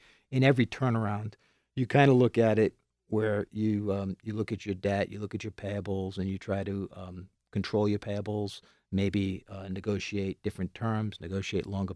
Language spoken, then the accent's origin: English; Rhode Island, United States; Yeah, I grew up, I grew up in Rhode Island.